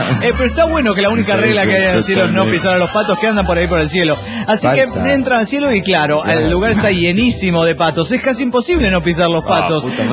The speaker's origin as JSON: {"language": "Spanish", "town": "Monterrey", "region": "Nuevo León", "country": "Mexico", "said": "de Monterrey."}